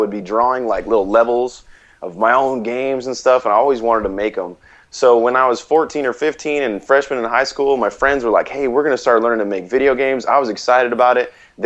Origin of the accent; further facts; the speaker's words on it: Oregon, United States; Growing up in Oregon, we had a lot of rain